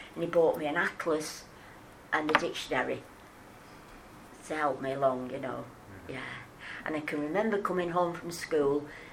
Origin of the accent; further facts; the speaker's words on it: Frodsham, North West England, United Kingdom; I was born in 1939, of course, that was the start of the war. Yeah. I was born in Frodsham, near Chester.